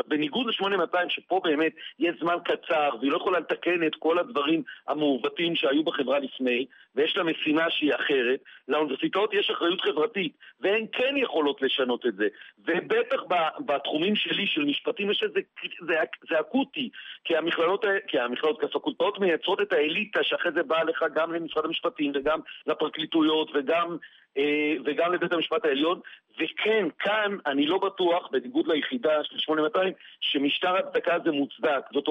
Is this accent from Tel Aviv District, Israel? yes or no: yes; Bat Yam, Tel Aviv District, Israel; אני אשכנזי, אני לא בא בשם המזרחיים, אני לא מזרחי, גדלתי במשפחה אשכנזית, אומנם בבת ים, באלי כהן, ג'סי כהן וכו' וכו', אבל וכולם, ואני נתפס כמרוקאי, אבל אני ממש אשכנזי